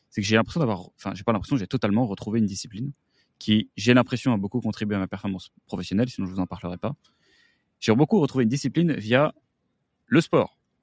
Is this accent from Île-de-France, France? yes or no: yes; Paris, Île-de-France, France; born there; je suis Versaillais de nature, de souche, de tout. Enfin non, je ne suis pas Versaillais de touche, je suis né à Paris. Mais en tout cas, Versaillais de cœur